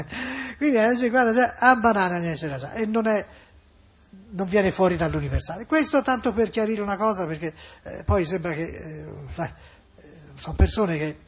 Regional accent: Florence, Tuscany, Italy; perché noi siamo fiorentini e queste parole insomma e le si sanno, no?

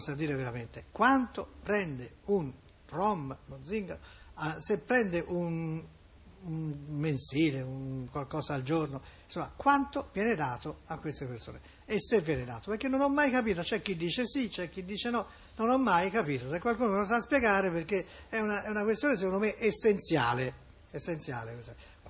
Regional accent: Pescia, Tuscany, Italy; io sono di Pescia, il centro ormai non è più pesciatino

